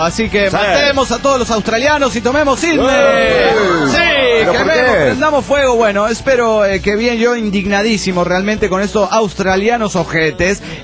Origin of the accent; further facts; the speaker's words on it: Mexico; Soy mexicano, me siento muy orgulloso de serlo.